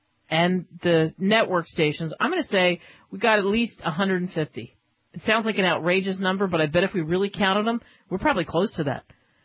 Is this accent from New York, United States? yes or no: yes; New York, United States; also born or lived in New Jersey; But I grew up in New York, New Jersey, where, you know, you're not carrying weapons. You don't have a shotgun that's in the truck. Now I live in a state, and I've lived all over the country.